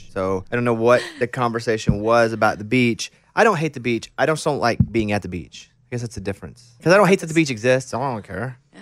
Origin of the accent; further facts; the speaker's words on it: Arkansas, United States; I'm from Arkansas. We're extremely landlocked.